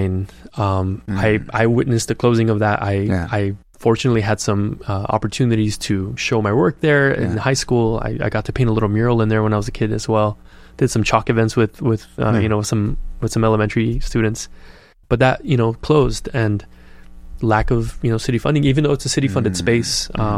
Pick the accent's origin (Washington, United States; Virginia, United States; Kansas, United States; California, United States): California, United States; Downey; That's so funny, because that was my experience growing up in Downey. There was like a general sense of shame being from Downey.